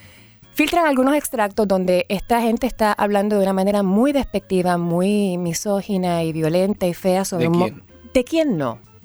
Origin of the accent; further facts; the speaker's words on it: Puerto Rico; Por primera vez no hubo banderas partidistas en mi país, que eso yo nunca lo había visto, somos muy de partido. Banderas puertorriqueñas por todas partes